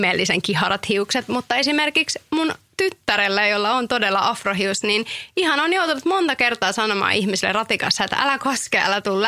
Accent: Tampere, Pirkanmaa, Finland; Kyllä mä yleensä sanoisin, että mä oon Tampereelta

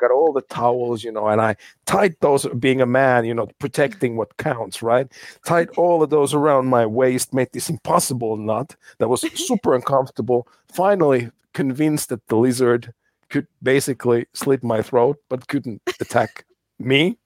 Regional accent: United States; I think it's growing up in the States, I remember my parents, my friends were always teasing me because it sounds weird

